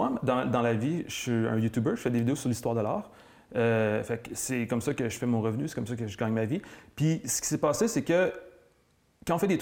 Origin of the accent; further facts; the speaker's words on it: Montreal, Quebec, Canada; born there; Moi, mes grands-parents viennent d'ici. Moi, je viens pas d'ici. Moi, je suis né à Montréal, mais mes grands-parents viennent de Chandler puis de Port-Daniel.